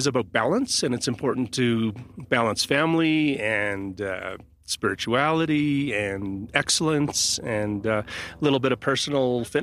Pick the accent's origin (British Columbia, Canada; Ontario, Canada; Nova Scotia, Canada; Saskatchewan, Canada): Nova Scotia, Canada; born there; I was born in Nova Scotia in 1965, a small province on the eastern coast of Canada. We have a population of around 1 million people.